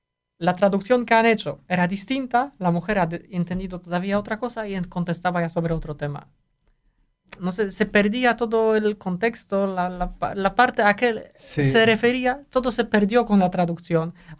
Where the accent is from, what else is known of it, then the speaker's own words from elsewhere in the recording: Warsaw, Masovian Voivodeship, Poland; Spanish is a second language; Yo soy de Varsovia, vivo toda la vida en Varsovia